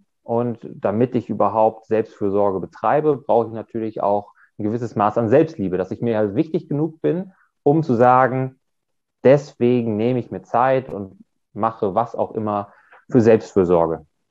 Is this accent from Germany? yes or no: yes; Bremen, Germany; Ich bin Anfang 30. Ich komme aus der Nähe von Bremen.